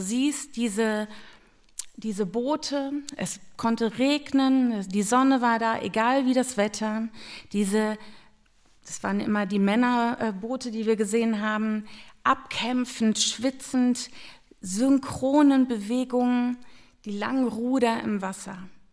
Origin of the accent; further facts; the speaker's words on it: London, United Kingdom; Ich bin in London aufgewachsen